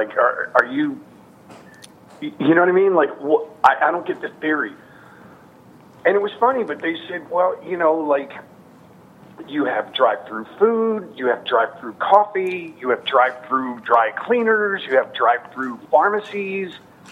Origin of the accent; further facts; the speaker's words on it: United States; Obviously, I'm American. I live here. I think America is an incredible country, you know.